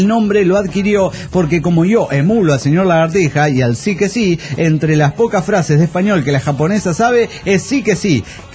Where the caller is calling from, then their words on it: Saltillo, Coahuila, Mexico; En Saltillo, Coahuila estoy, señoras y señores de la nave. ¿Cómo les va? Yo aquí con la novedad de regresé al calor del norte de México.